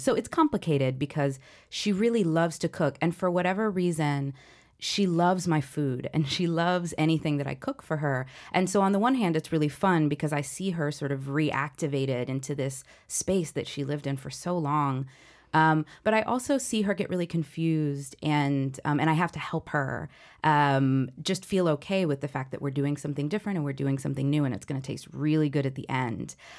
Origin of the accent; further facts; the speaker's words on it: the South, United States; I felt Puerto Rican. I felt connected to the island. But I grew up in the South eating grits and bacon.